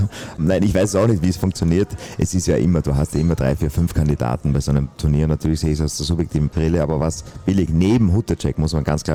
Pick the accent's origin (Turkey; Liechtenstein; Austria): Austria; als Österreicher